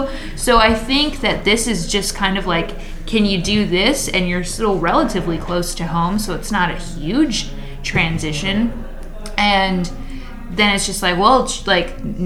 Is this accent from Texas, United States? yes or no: yes; Texas, United States; I'm from Texas. I've lived here my whole life.